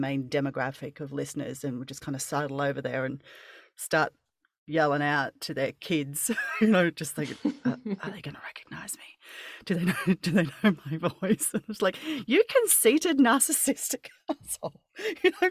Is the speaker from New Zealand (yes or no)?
yes; New Zealand; Originally, I'm from New Zealand.